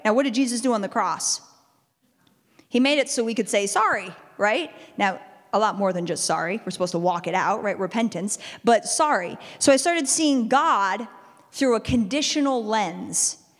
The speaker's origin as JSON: {"language": "English", "country": "United States", "said": "And I was like, is it not good to say I'm from America? Do people not like Americans?"}